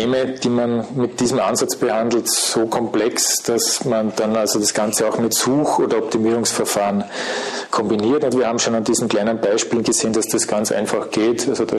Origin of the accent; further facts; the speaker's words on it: Austria; außer natürlich in meiner Heimat Österreich